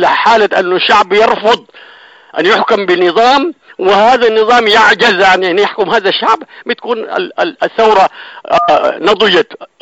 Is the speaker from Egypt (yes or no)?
no; Sudan